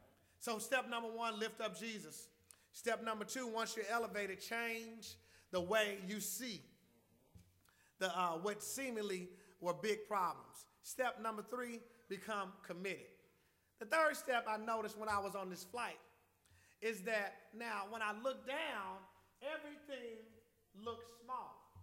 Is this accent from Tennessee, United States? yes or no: yes; Nashville, Tennessee, United States; And I said, I'm from Nashville.